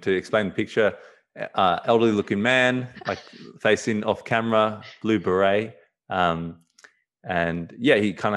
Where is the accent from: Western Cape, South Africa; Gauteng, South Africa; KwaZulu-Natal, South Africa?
Gauteng, South Africa; Johannesburg; now in Australia; But when I came from South Africa, Johannesburg, and long story short, I came over to Australia and, you know, left my whole South African family.